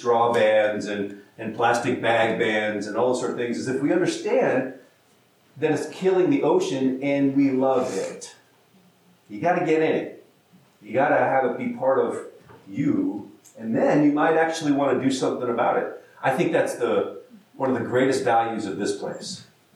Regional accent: California, United States; I'm pretty woo, I'm from California

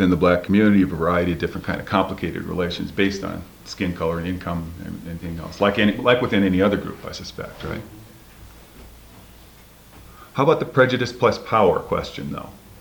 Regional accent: Chicago, Illinois, United States; both of those things we're dealing with all the time in my hometown of Chicago

